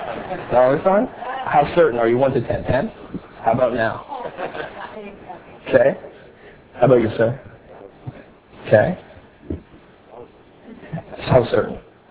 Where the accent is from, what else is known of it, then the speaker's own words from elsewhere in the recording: New York City, New York, United States; I'm really pleased to be speaking in my hometown in New York City.